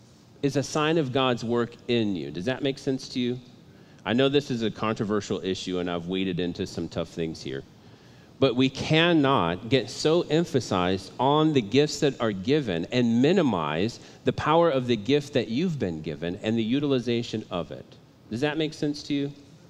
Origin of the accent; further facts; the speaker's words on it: Midwest, United States; I was raised in the Midwest on a farm in the middle of nowhere where everyone looked like me